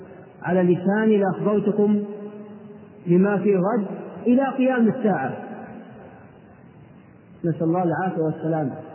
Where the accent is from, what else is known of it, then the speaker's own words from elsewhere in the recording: Riyadh, Riyadh Province, Saudi Arabia; هذا عندنا في الرياض